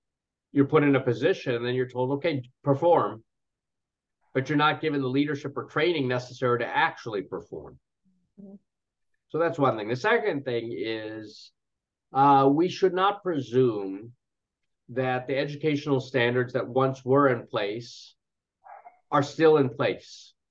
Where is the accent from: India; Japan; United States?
India; You know, I'm Indian, but we have a lot of, for example, African priests